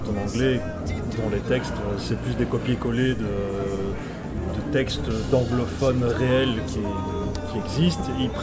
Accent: Charleroi, Wallonia, Belgium; Je suis du Grand Charleroi, du côté de l'Aube.

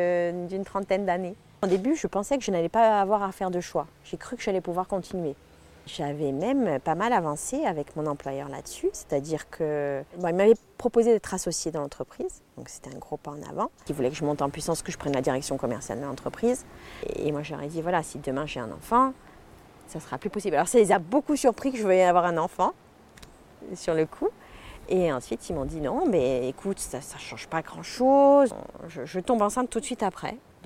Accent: Corsica, France; je veux rentrer et compter chez moi, en Corse.

